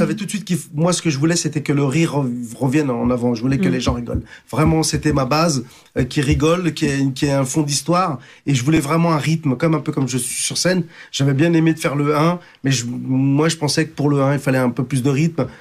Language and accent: French; France; je suis portugais d'adoption, français, d'origine marocaine et d'adoption portugaise quelque part.